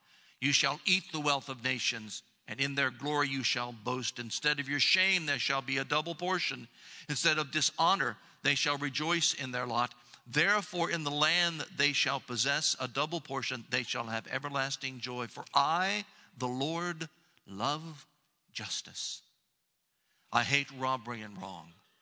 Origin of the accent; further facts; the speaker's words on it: Columbus, Ohio, United States; who was perhaps the most famous minister ever to serve in Columbus, Ohio, my hometown.